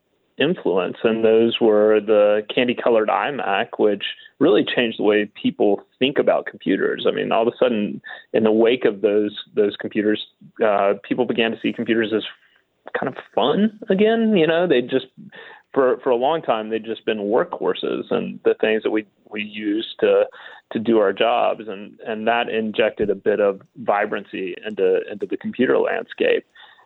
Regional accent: the South, United States; because I'm also a Southerner as well

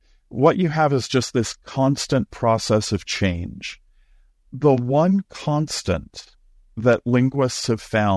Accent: Upper South, United States; I grew up in the South, in the Upper South.

